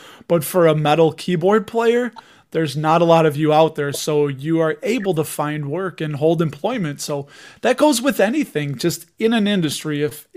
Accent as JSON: {"language": "English", "town": "Chicago", "region": "Illinois", "country": "United States", "said": "just seems so damn cold up there, and that's coming from somebody from Chicago."}